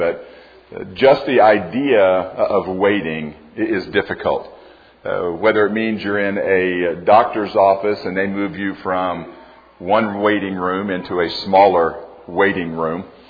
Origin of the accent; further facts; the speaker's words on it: Florida, United States; We grew up in Florida and have been there more times than we could imagine.